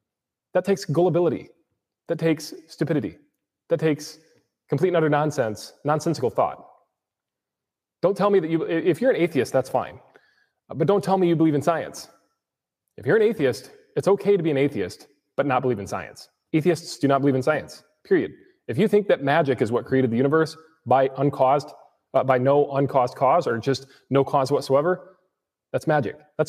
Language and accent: English; Grand Rapids, Michigan, United States; This is my family. We are from Grand Rapids, Michigan.